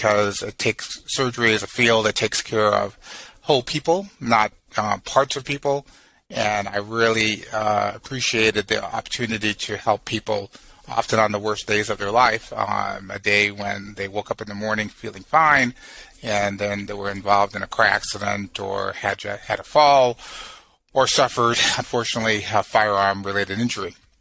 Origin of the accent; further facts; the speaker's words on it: St. Croix, U.S. Virgin Islands; also born or lived in St. Thomas; I'm a small-town boy. I grew up on the Caribbean island of St. Thomas and St. Croix. I was born in St. Thomas. I grew up on St. Croix.